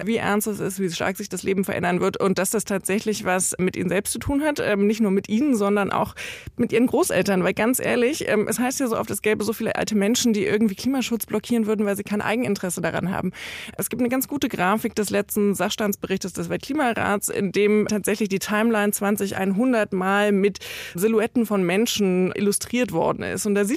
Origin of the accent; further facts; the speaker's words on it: Brandenburg, Germany; ich komme aus Brandenburg.